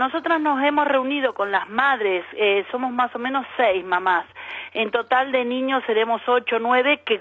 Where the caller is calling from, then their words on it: Parla, Community of Madrid, Spain; Soy de Parla.